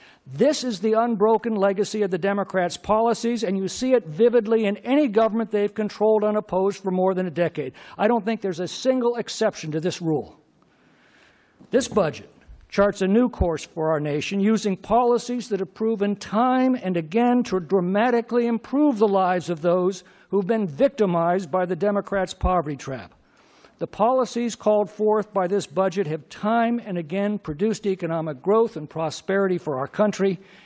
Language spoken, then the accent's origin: English; California, United States; my home state of California is again discovering